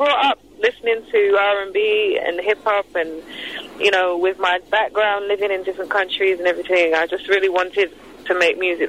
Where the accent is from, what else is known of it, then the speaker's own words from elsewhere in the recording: London, United Kingdom; moved away; also born or lived in Trinidad; London, and then I spent time living in Trinidad, and then I moved here 8 years ago.